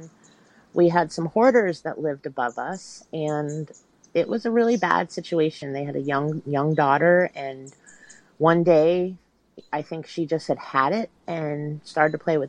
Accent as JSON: {"language": "English", "town": "Holyoke", "region": "Massachusetts", "country": "United States", "tie": "born or raised there", "also_born_or_lived": "Northampton, United States", "said": "And, you know, I grew up in Holyoke, Mass. And then my mom transferred me out in 10th grade and we moved to Northampton, Mass."}